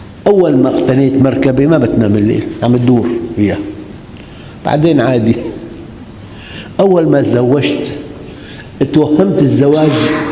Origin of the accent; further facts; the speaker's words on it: Syria; فنحن عندنا بالشام كلمة جنفيص هي أبشع أنواع الأقمشة